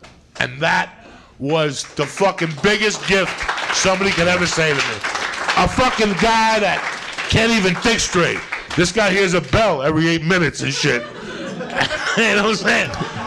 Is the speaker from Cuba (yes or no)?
yes; Cuba; now in United States; when I first got to Colorado. Like, I listen, when I came from Cuba, my first friend was a black dude, Jasper Williams.